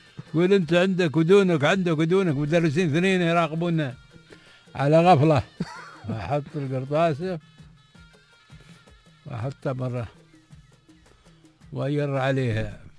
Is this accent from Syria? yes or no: no; Bahrain; عندنا في البحرين كنا وعندنا امتحان جغرافيا